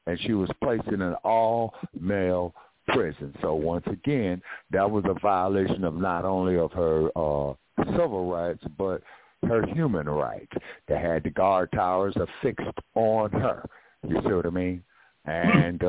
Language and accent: English; Los Angeles, California, United States; Oh, it's very weird. I grew up in Los Angeles, man.